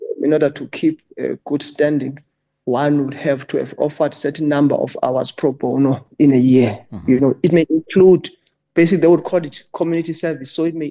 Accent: Eastern Cape, South Africa; I come from the Eastern Cape, so I'll know more about the Eastern Cape.

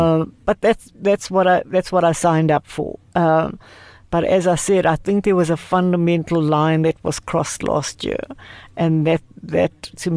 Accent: South Africa; not only as a leader of a university, but as a South African citizen.

